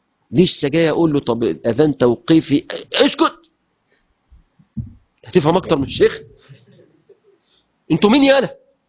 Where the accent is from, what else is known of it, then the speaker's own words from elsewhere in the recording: Mansoura, Dakahlia, Egypt; قلت له يا سيدنا انا من المنصوره واحنا ناس فلاحين